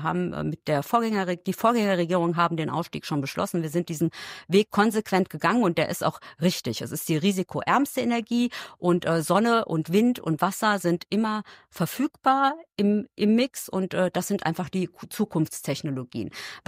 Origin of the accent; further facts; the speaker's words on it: Berghausen, North Rhine-Westphalia, Germany; mein Lieblingsort in Siegen-Wittgenstein ist tatsächlich Berghausen, der Ort, wo ich aufgewachsen bin.